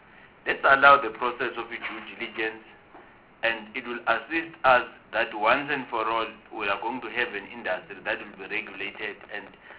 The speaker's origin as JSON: {"language": "English", "region": "Mpumalanga", "country": "South Africa", "said": "I'm from Mpumalanga province."}